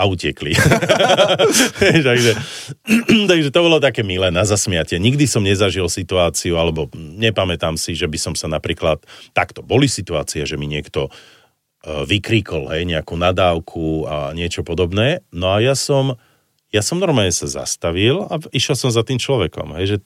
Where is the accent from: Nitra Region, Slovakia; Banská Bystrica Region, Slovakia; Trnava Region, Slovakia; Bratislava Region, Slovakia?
Banská Bystrica Region, Slovakia; Banská Bystrica; Ja som zase z Banskej Bystrice, čiže my vieme spievať, vieš, my vieme tak pekne tak ľubozvučne porozprávať, vieš.